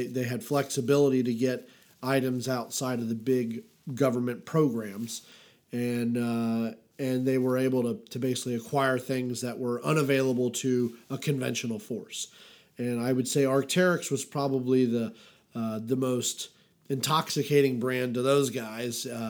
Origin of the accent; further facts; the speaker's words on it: Atlanta, Georgia, United States; So I'm from Atlanta.